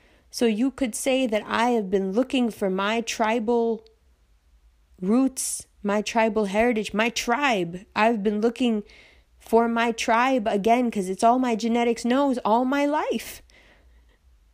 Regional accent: Pakistan; I love Pakistan. I love being Pakistani.

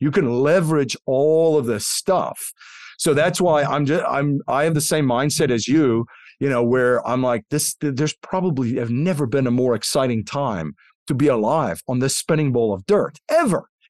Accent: South Africa; I grew up in South Africa as a kid under apartheid regime, right? A fascist apartheid regime.

